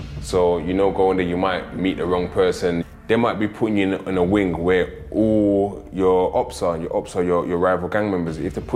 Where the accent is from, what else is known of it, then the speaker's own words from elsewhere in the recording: Peckham, London, United Kingdom; I grew up in Peckham, South London